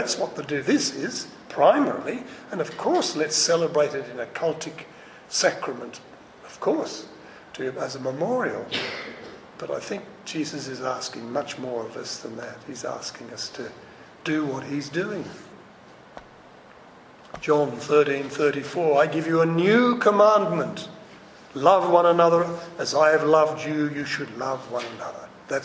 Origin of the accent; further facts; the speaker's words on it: Australia; I'm an Australian, so what?